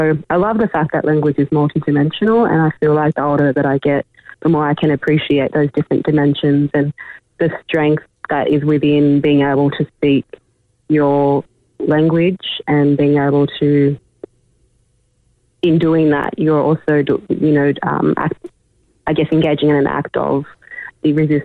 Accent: Grafton, New South Wales, Australia; I'm also a descendant of the Nagi people in the Torres Strait Islands as well. But I'm pretty much a freshwater woman from Grafton and Coffs Harbour area.

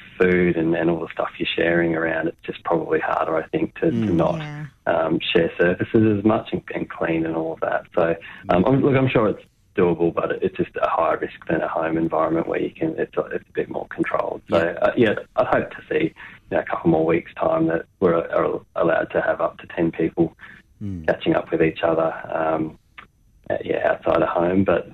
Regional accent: Gold Coast, Queensland, Australia; I've grown up on boats. I grew up on the Gold Coast and have a lot of time on boats.

